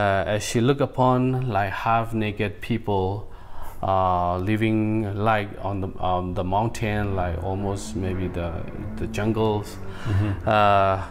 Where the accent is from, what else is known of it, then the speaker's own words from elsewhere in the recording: Chin State, Myanmar; I was specifically from Hakka Chin State, mm-hmm. Burma, west part of the country.